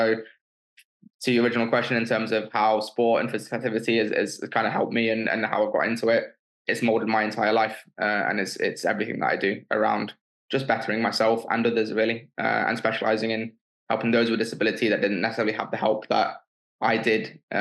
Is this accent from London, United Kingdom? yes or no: no; Nottingham, East Midlands, United Kingdom; I'm from Nottingham, born and raised here in the city.